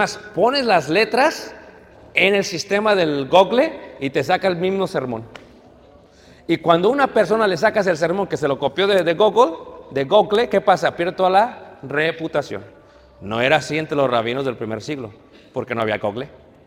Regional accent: Mexico

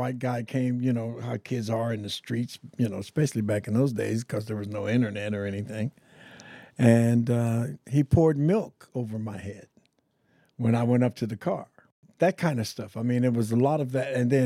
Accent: Bakersfield, California, United States; growing up in Bakersfield was quite an adventure. I was a different kind of guy. I had a bicycle, and so by the time I was 8 years old, I was selling papers downtown Bakersfield.

